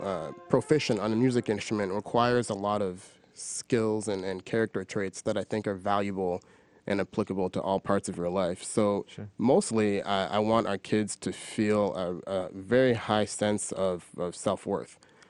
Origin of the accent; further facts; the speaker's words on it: Canada; I grew up in Canada, and my parents are, my dad is from Haiti, and my mom is from Cameroon.